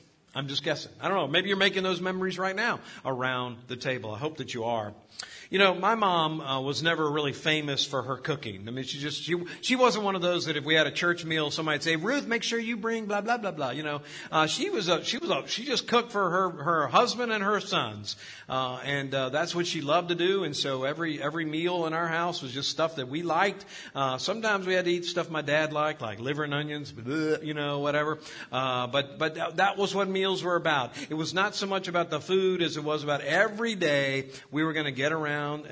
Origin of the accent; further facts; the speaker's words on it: Virginia, United States; There, I grew up on Diane Lane right up there at the top of 301 heading into Henrico.